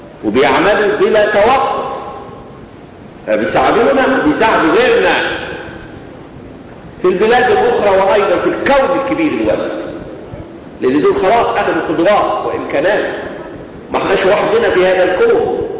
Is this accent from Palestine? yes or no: no; Egypt